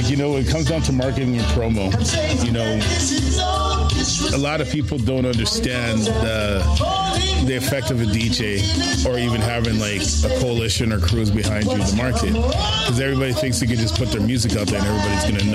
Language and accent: English; Winnipeg, Manitoba, Canada; Like, I grew up in Winnipeg, right?